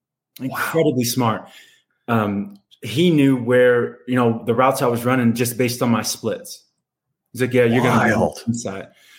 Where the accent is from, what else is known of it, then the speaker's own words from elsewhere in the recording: Blue Springs, Missouri, United States; now in Boulder, United States; That I brought a chapter to my hometown in Blue Springs, Missouri.